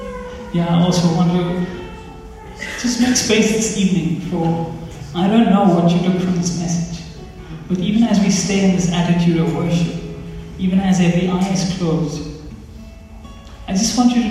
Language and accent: English; Mumbai, Maharashtra, India; And here I am from India, Mumbai. 1 billion people, he brings me here